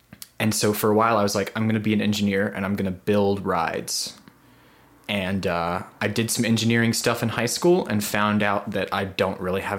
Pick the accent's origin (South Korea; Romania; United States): United States; Mississippi; I grew up in Mississippi, and how I ended up at SCAD, well, Mississippi is a very underserved sort of area